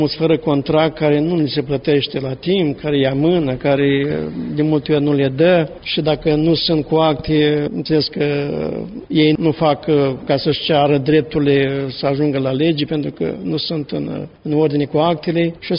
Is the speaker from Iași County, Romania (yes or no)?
yes; Stornești, Iași County, Romania; Eu sunt din județul Iași, din comuna Sinești, satul Stornești. Preot am fost în zona Teleormanului Alexandria, satul Cetatea, parohia Sfântul Dumitru.